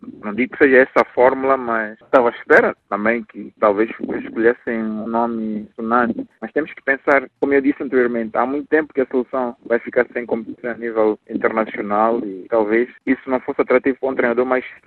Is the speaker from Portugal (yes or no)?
no; Mozambique; como moçambicano, né, eu mereço uma oportunidade como qualquer outro treinador moçambicano.